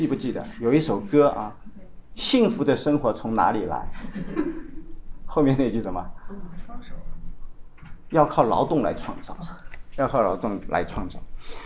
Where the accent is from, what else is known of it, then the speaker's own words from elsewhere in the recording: China; 我们在中国大陆成长起来的，我们在小的时候就有三观的教育啊